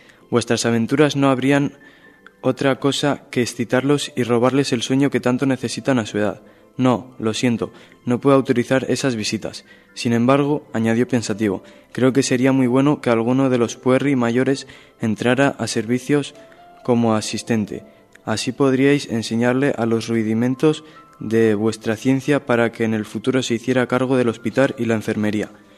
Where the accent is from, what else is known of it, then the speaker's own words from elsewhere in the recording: Nájera, La Rioja, Spain; tengo 15 años y soy de aquí de Nájera.